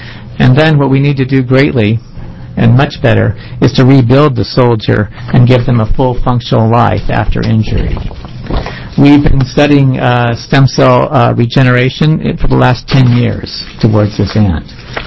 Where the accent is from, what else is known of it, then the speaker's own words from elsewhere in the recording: Portland, Oregon, United States; I'm a cardiologist from Portland, Oregon.